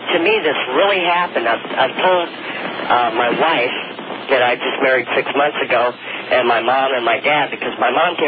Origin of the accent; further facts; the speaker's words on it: Newport News, Virginia, United States; also born or lived in Falls Church, Virginia; I'm from Newport News, Virginia, Robert.